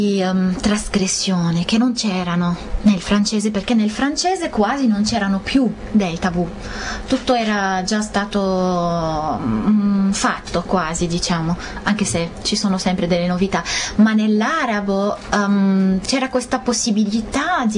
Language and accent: Italian; Lebanon; Italian is a second language; avendo vissuto nel Libano e cresciuto nel Libano, la guerra ha cominciato, io avevo